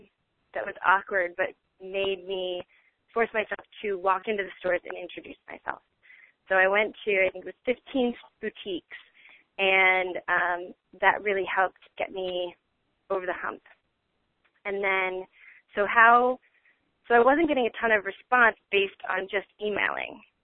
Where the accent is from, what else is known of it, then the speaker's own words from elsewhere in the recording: New York, United States; so I'm from New York, but I booked a ticket to Chicago.